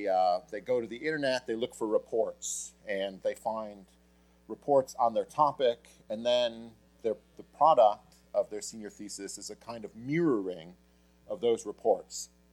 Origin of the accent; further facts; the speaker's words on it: Boise, Idaho, United States; I am from Boise, Idaho. I teach at Boise State, and I'm on the board at the Ambrose School in Boise.